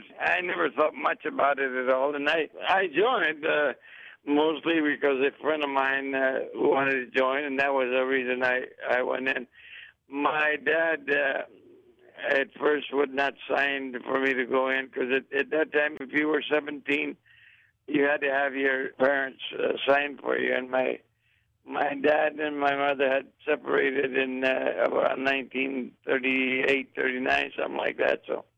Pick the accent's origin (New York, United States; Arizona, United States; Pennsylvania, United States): Arizona, United States; Florence; Florence, I would have probably still be running because it was a big ship.